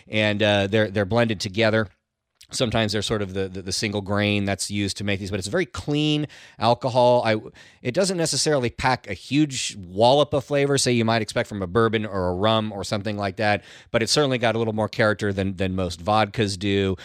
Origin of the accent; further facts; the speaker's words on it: San Francisco, California, United States; now in New Orleans, United States; growing up in the San Francisco area because of the Japanese culture, the widespread Japanese culture. San Francisco had a Japantown. Don't really have that here in New Orleans, of course.